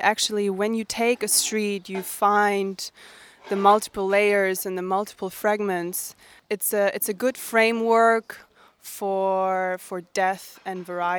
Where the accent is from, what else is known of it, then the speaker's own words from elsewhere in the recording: Berlin, Germany; also born or lived in New York; I'm actually from Berlin. I was born there and I grew up in this neighborhood in the area. And I've been traveling back and forth between New York and Berlin.